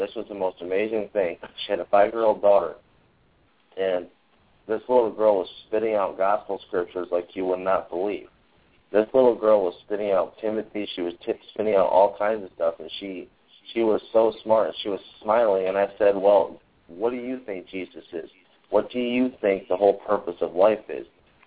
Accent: Connecticut, United States; You know, I grew up in Connecticut, and I've been living in Vermont for a little bit.

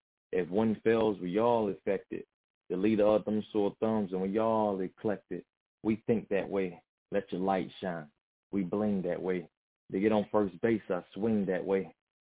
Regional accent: Grifton, North Carolina, United States; also born or lived in Kinston; And then I mentioned I'm from Kinston and was raised in Grifton. I'm North Carolina bred, and I should wear it more.

